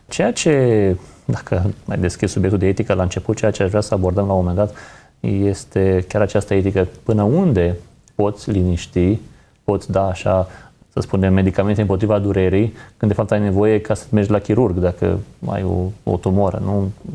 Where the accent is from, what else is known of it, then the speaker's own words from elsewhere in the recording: Romania; nu cred că am fost pregătiți noi ca români să spunem mental că există în capitalism cicluri economice